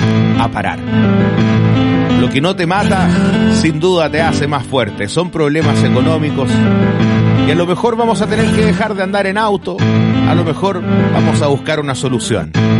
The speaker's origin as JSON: {"language": "Spanish", "country": "Chile", "said": "para nosotros como el pueblo, para nosotros como chilenos, esto no es nuevo."}